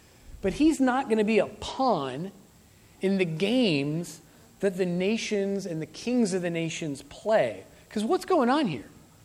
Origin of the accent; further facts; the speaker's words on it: the West, United States; As Western Americans, as Western American Christians, so often we get sucked into the political games that the world around us is playing.